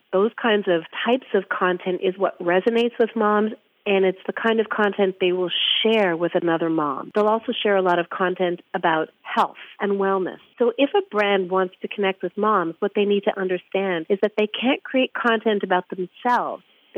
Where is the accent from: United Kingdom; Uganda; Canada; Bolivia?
Canada; Why Canadian? Because we are Canadian. We're not American.